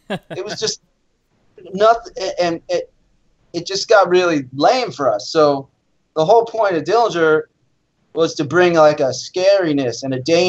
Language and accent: English; East Coast, United States; Personally, because, like, you know, I'm from the East Coast, so.